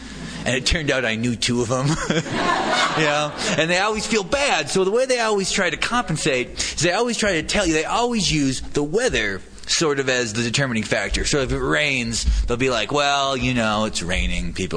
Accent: North Dakota, United States; Now, perhaps coincidentally, I'm from North Dakota, from a small town in North Dakota, so people might think this is my life

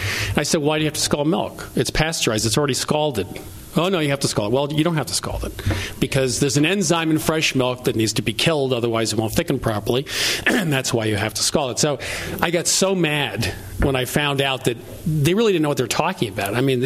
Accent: New England, United States; Of course, I'm from New England, so this is like summer weather.

